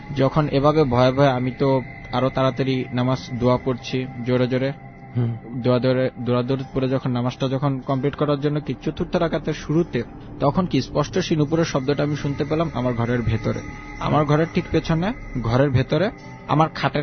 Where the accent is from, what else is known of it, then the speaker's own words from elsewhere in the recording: Dhaka, Dhaka Division, Bangladesh; আমি জুরাইন ঢাকা থেকে এসেছি।